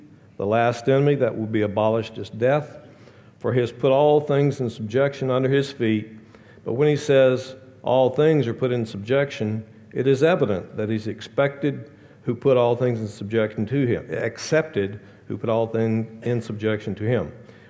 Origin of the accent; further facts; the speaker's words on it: Texas, United States; accent: Texas; I come from Texas. You may or may not recognize a Texas accent.